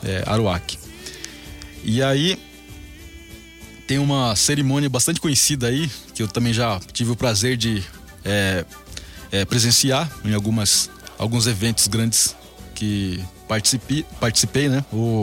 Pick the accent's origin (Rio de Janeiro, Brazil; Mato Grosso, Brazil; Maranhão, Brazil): Mato Grosso, Brazil; lá no meu estado, Mato Grosso, né?